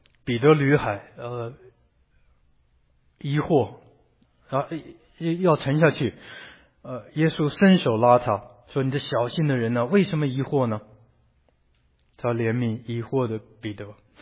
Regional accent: China; 我们其实作为一个民族，我是中国人，会可以讲这些话

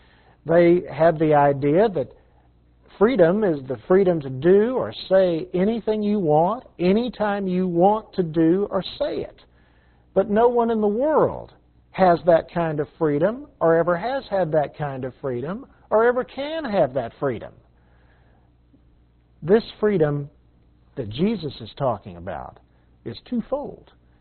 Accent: Texas, United States; You've got to remember that I'm a Texan.

